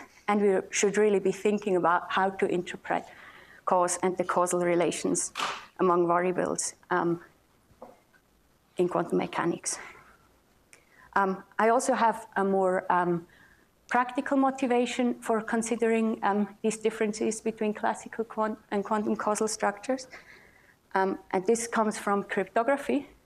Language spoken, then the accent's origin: English; Switzerland; English is a second language; as I was told, because I'm from Switzerland